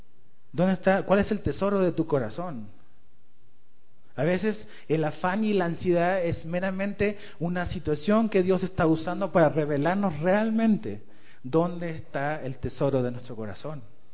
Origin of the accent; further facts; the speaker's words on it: southern Chile, Chile; Yo soy del sur de Chile, allá bien lejos, donde el mundo casi termina, de allá soy yo.